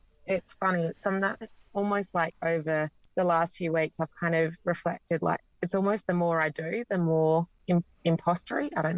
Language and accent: English; Adelaide, South Australia, Australia; So I grew up in Adelaide. I grew up in Prospect, which we kind of always joked was about 20 minutes from everywhere within Adelaide, but had no connections to farming when I was growing up.